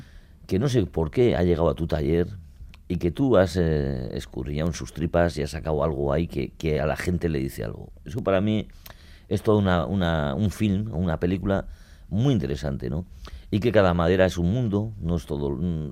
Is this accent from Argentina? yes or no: no; Basque Country, Spain; el que soy vasco